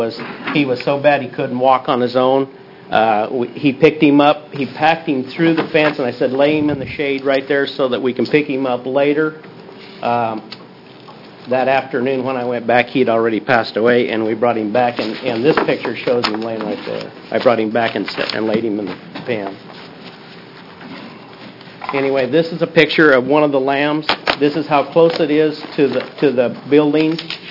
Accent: Oregon, United States; I'm from Baker County, and you can pass that around.

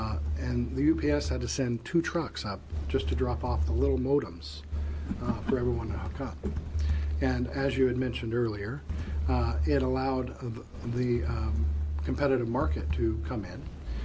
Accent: Port Orford, Oregon, United States; We didn't have high-speed internet access in Port Orford, my hometown, until I think 2009.

